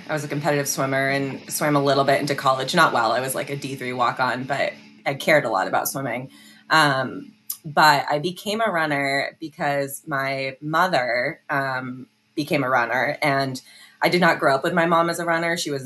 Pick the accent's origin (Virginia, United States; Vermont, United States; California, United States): Vermont, United States; also born or lived in Washington, D.C.; I'm from Vermont. I lived in DC for about 4 years, and I've been in Oregon since 2013.